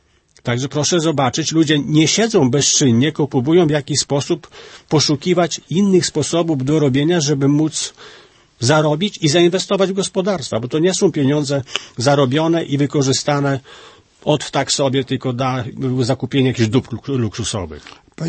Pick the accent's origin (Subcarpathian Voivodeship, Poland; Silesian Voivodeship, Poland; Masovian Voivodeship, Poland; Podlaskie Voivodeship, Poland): Podlaskie Voivodeship, Poland; U mnie na Podlasiu no, mamy taki powiat Siemiatycze